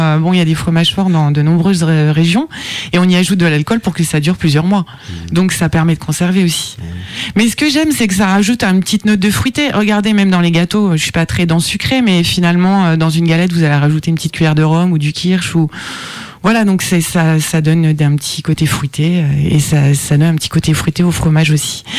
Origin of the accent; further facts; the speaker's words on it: Grand Est, France; donc je suis Lorraine bien sûr